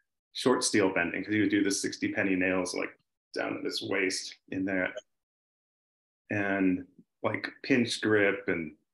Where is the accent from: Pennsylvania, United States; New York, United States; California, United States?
California, United States; This would have been, I was in Southern California.